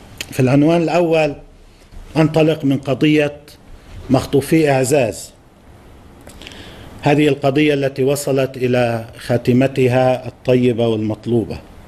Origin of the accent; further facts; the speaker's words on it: Lebanon; طبعا نحن نتشارك كلبنانيين مع إخواننا السوريين